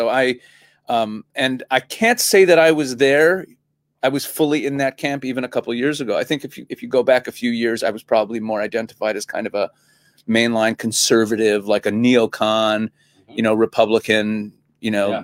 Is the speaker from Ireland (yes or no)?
no; Canada; also born or lived in United States; now in Israel; I'm a rabbi who lives in Israel. I was raised in Canada. I'm a rabbi who lives in Israel. I'm an American citizen, though. I was born in the States, left as a baby. But I very much identify with America.